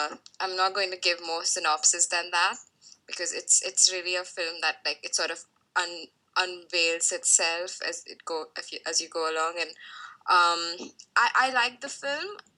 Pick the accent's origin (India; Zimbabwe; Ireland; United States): India; from India and I blog at Being Norma Jean and I will be your host today.